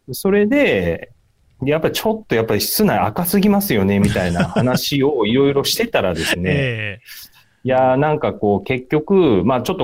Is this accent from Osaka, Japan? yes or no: yes; Osaka, Japan; 私と同じ大阪出身の